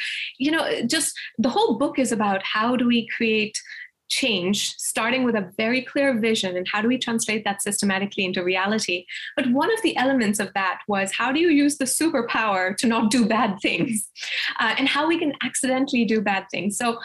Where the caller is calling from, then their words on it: Boston, Massachusetts, United States; I'm here from Boston.